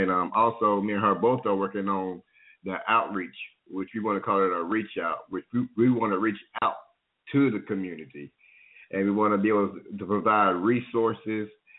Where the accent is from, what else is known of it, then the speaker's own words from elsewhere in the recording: Arkansas, United States; like I said, I'm originally from Arkansas, but I'm also a former resident of Skid Row, the homeless community.